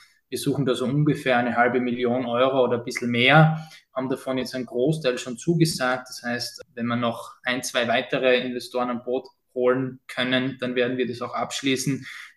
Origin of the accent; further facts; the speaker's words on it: Austria; Bei uns in Österreich und in Deutschland ist es ja so, dass Gesundheitsprodukte sehr häufig vom Staat finanziert werden.